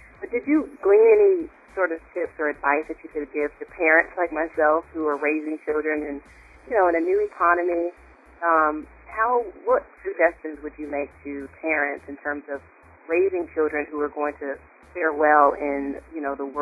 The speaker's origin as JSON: {"language": "English", "region": "the South", "country": "United States", "tie": "born or raised there", "said": "I grew up in the South as well."}